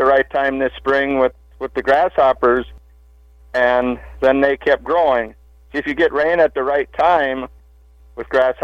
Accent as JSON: {"language": "English", "town": "Boyd", "region": "Minnesota", "country": "United States", "said": "I'm from the Boyd area, and I went to Dawson Boyd School, and then I was involved in 4-H in Yellow Medicine County"}